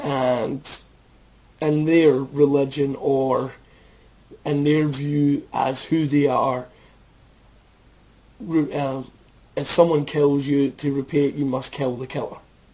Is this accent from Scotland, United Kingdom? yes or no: yes; Scotland, United Kingdom; I'm Scottish, remember, so I don't have a high tolerance for the SAS